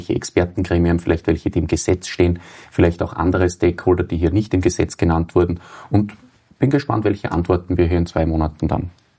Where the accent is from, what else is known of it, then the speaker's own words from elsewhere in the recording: Austria; Und es haben ja auch bei uns in Österreich die Gesundheitsminister gewechselt.